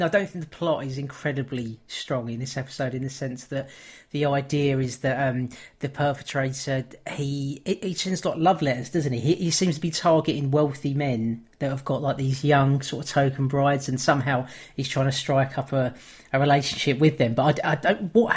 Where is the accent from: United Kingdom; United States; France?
United Kingdom; because obviously coming from the UK ourselves